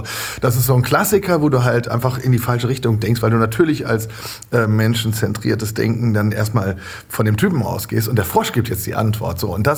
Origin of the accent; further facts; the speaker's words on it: Lower Saxony, Germany; auf Emsländisch stammt es noch. Ich bin im Emsland geboren.